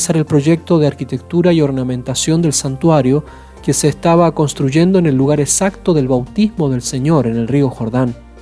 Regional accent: Chile; mi país, en mi caso yo soy de Chile, se llama tal y cual y tiene tal y cual costumbre

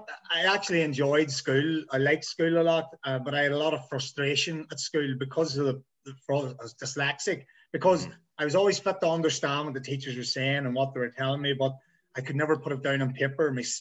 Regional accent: Northern Ireland, United Kingdom; So, like, when I came in, I came from Derry.

